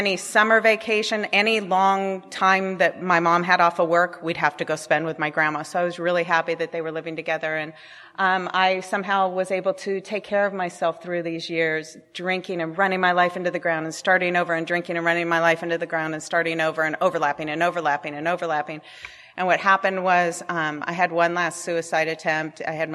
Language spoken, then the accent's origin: English; La Crescenta, California, United States; Diana and I grew up together in La Crescenta, where I live again now, and her parents still live there.